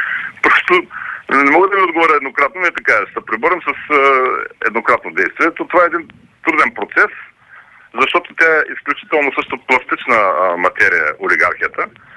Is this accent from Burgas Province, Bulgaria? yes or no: yes; Burgas, Burgas Province, Bulgaria; Нали, от Бургас сме, трябва да ми вярвате, вие го знаете също.